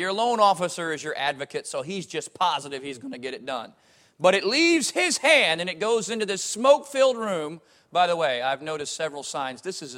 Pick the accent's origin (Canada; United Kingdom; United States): United States; I am saddened as an American to watch my country.